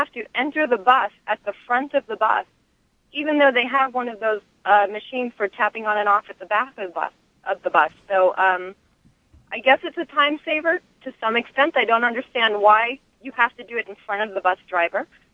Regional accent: New York, United States; No. I'm from New York

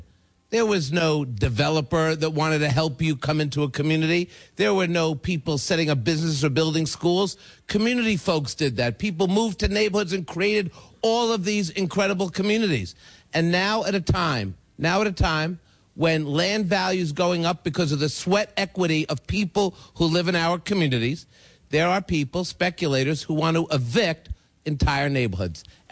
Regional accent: New York City, New York, United States; When I was growing up in Washington Heights in the 1970s, we had redlining, we didn't have banks, we didn't have investment.

